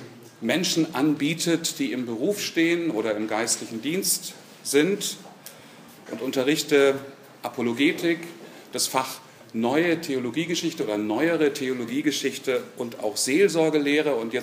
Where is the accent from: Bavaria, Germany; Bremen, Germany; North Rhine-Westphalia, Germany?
North Rhine-Westphalia, Germany; Düsseldorf; Wir konnten dann als Familie nachreisen. Ich bin in Düsseldorf aufgewachsen, habe dort meine Jugend verbracht, meinen Zivildienst in Oberbayern abgeleistet, also in der Gegend dabei Traunstein und Trostberg